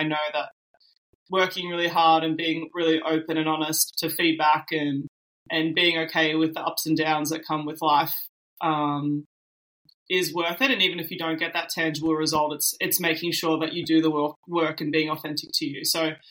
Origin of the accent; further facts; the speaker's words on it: Melbourne, Victoria, Australia; And then I went back to my hometown in Melbourne, Australia, and then we had another lockdown until Christmas.